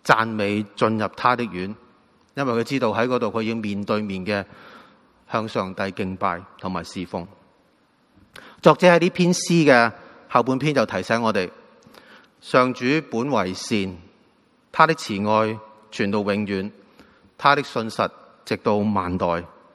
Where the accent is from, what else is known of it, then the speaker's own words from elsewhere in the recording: Guangdong, China; 用我们广东人说是信得过